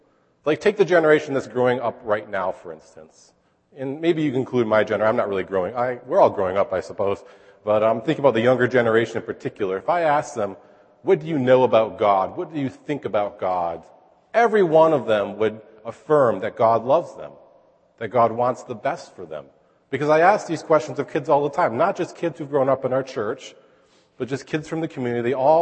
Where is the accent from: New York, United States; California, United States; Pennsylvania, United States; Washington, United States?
New York, United States; No, I grew up in New York, and where I come from, most people are Giants and Yankees fans.